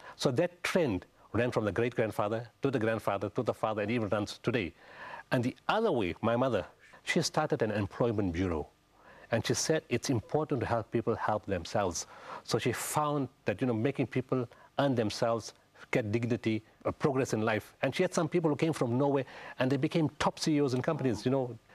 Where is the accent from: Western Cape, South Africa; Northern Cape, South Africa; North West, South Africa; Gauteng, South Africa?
North West, South Africa; Potchefstroom; In the Northwest, in a town called Potchefstroom. Very small place, but it was a wonderful place. It still is a wonderful place. And we grew up in an extended family. Grandfather, uncles, brothers, sisters, families all living together in one big yard.